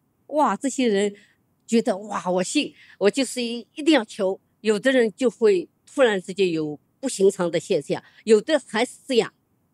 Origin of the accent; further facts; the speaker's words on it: China; 我是从中国来的